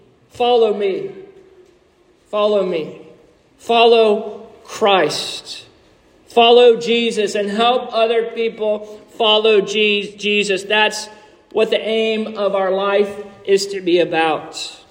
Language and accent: English; Inverness, Florida, United States; I had one when I was growing up in Inverness